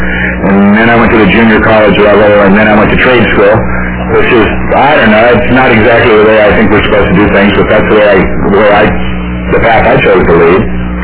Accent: Long Beach, California, United States; I come from a very, what I would like to consider a pretty normal family and middle class family. I grew up in Long Beach, California.

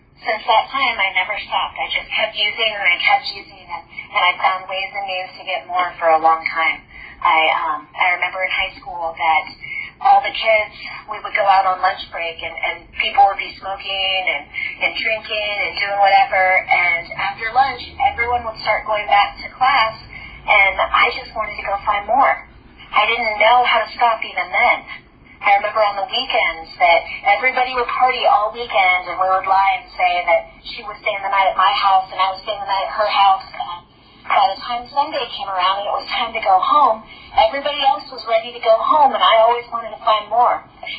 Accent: Medford, United States; I'm an addict from Medford.

